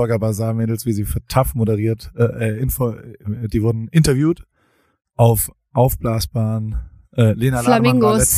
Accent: Heidelberg, Baden-Württemberg, Germany; Ich komme aus Heidelberg.

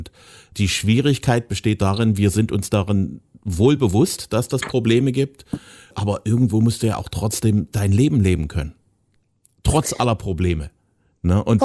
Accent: East Germany, Germany; speziell im Ostteil von Deutschland, da wo ich herkomme.

